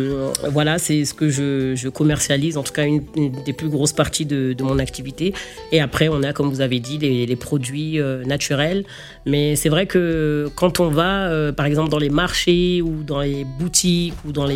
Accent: France; Nous qui sommes issus d'une double culture, on est français et franco-malien pour le coup, français et malien aussi.

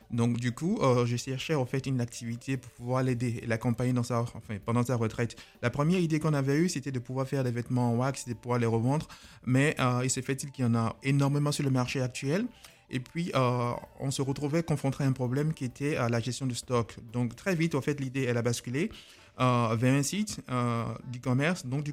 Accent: Benin; moved away as an adult; also born or lived in Paris, France; now in United States; J'ai fait mes études secondaires au Bénin, où j'ai obtenu mon bac. Puis après ça, je suis venu à Paris pour poursuivre mes études universitaires.

